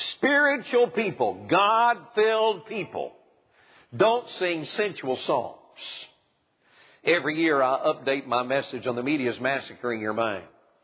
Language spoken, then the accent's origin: English; the South, United States; I was born and raised in the South